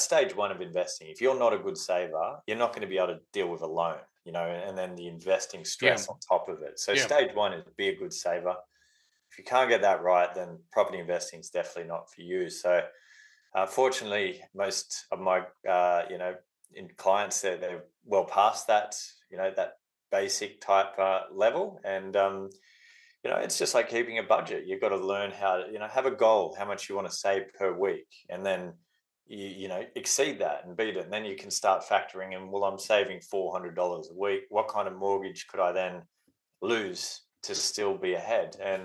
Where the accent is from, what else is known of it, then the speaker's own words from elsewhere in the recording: Sydney, New South Wales, Australia; I'm from Sydney